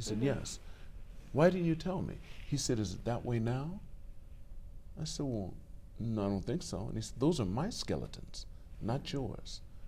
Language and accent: English; California, United States; I'm from California, so I spoke different.